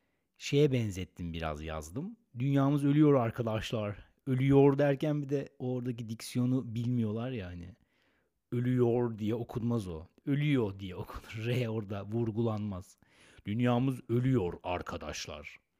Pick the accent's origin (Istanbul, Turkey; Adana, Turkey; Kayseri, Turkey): Istanbul, Turkey; Ben Moda'da oturuyorum, Moda'nın yerlisiyim. Kadıköy'ün yerlisiyim. Uzun zamandır buradayım.